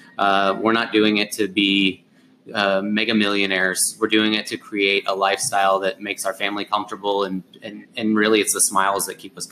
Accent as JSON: {"language": "English", "town": "St. Louis", "region": "Missouri", "country": "United States", "said": "And I'm actually from St. Louis"}